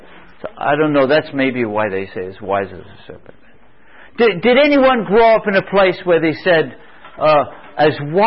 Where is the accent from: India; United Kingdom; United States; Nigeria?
United Kingdom; England; Where I grew up, the island where I grew up in England, we would say, I feel as wise as an owl.